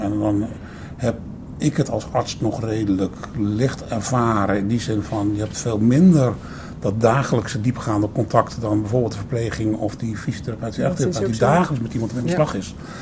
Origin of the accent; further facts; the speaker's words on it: North Holland, Netherlands; Ik kwam als Hollander, recht voor zijn raap, kwam ik in Brabant terecht. Dat was inderdaad wel even een overstap. De directheid waar ik mee opgevoed ben in Noord-Holland.